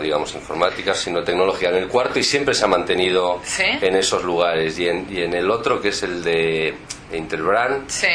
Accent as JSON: {"language": "Spanish", "country": "Spain", "moved": "yes", "lives_now": "Argentina", "said": "13 años estoy aquí por elección, no por obligación. Con lo cual me siento un argentino más con un acento un poco diferente."}